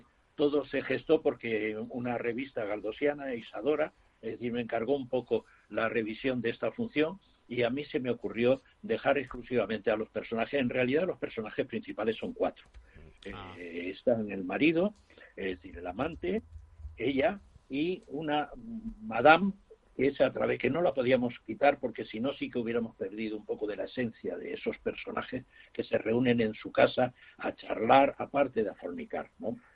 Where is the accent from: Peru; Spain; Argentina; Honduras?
Spain; Las Palmas de Gran Canaria, Canary Islands; also born or lived in Extremadura; no soy exactamente canario, es decir, soy extremeño de nacimiento, pero desde los 4 años hasta los 18 viví en Las Palmas de Gran Canaria, y mis juegos fueron al lado de la casa de Galdós, justamente porque vivía en el barrio de Vegueta.